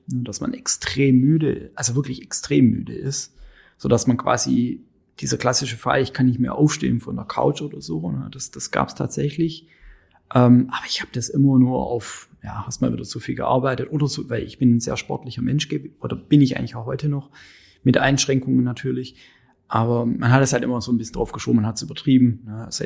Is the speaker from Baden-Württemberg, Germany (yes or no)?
yes; Baden-Württemberg, Germany; moved away as an adult; Ich bin eigentlich aus dem Süden der Republik, komme aus einem beschaulichen Dörfchen von der Ostalb in der Nähe von Aalen. Da bin ich aufgewachsen und bin dann nach dem Studium hier hergekommen, wegen der Arbeit, und bin hier geblieben bis heute. In 2006 war